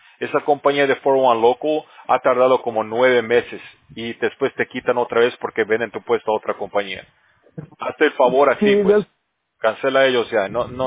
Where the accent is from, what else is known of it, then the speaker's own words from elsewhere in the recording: Bolivia; yo soy de Bolivia, man.